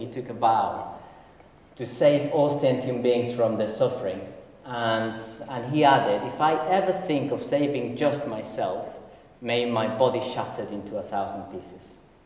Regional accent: Mexico; So, I'm from Mexico originally

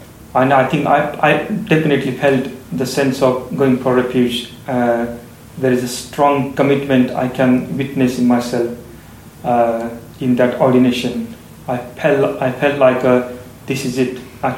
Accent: India; born there; I'm 35 years old, where I was born in India, in a small village.

